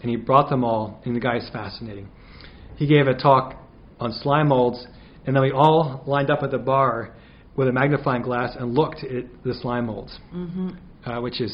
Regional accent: Nova Scotia, Canada; when I was growing up in Cape Breton

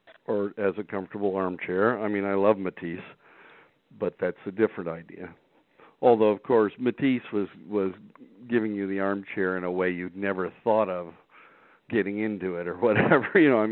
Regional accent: Cleveland, Ohio, United States; Cleveland, Ohio.

